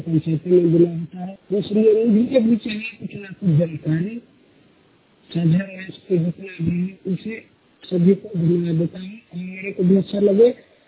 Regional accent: Rauni, Chhattisgarh, India; ग्राम रौनी से बोल रहा हूँ, ग्राम क्षेत्र के रहने वाला हूँ और मेरा तहसील बगीचा है और जिला मेरा जशपुर है, ग्राम क्षेत्र के रहने वाला हूँ

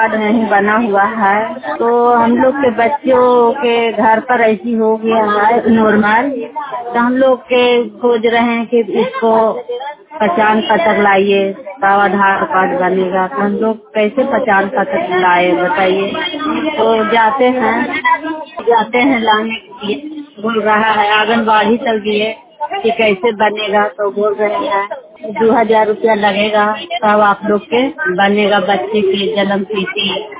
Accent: Bihar, India; मैं बिहार के रहने वाला हूँ। आई एम सिमानेश्वर कासन में रहते हैं।

